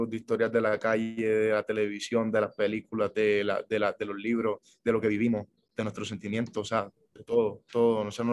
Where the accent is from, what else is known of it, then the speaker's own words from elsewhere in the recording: Colombia; moved away; yo soy colombiano, puede que no viva allá, pero es momentáneo, yo estoy fuera de Colombia por mi trabajo. O sea, mi familia, mi vida, mis amigos, todo, yo lo tengo en Colombia